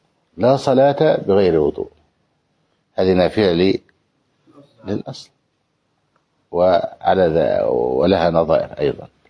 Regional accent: Egypt; يعني مثلا في مسألة النكاح بلا ولي عندنا في مصر

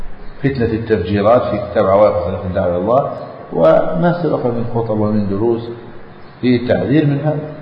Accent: Egypt; نسأل الله أن يحفظ بلادنا مصر، نجعلها أمنا أمانا سخاء رخاء وسائر بلاد المسلمين

